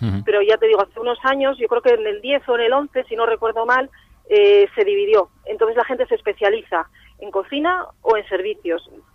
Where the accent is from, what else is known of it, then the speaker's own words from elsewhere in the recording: Asturias, Spain; moved away; Sí, yo soy, bueno, no soy de Cantabria, yo soy de Asturias y llegué aquí en el año 2015.